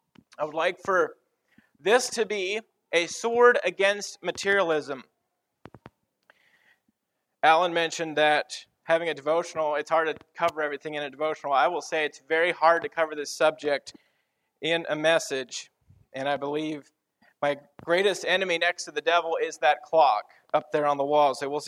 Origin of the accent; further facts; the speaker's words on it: Kenya; moved away; It's interesting, I grew up in Kenya, we heard a lot of messages on giving in a place that was very poor